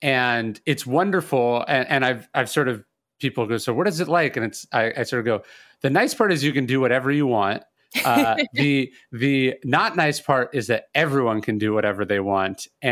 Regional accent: California, United States; So, you know, I'm from California, so I moved to New Orleans. That was my first Southern city.

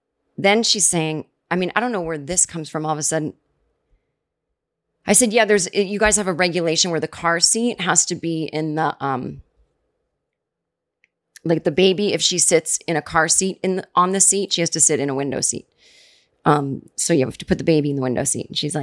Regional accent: Massachusetts, United States; I said, oh, yeah, I'm from here. I mean, I'm from the East Coast, but we don't have time to get into it. Well, Massachusetts.

